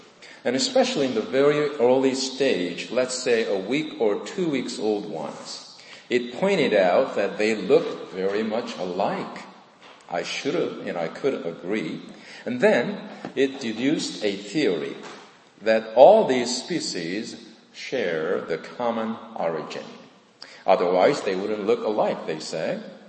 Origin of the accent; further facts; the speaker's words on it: South Korea; I was born and raised in South Korea.